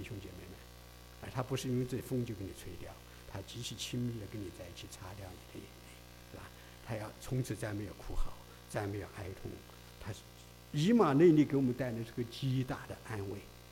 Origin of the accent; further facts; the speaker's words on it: China; 啊，我们中国人讲的男子汉大丈夫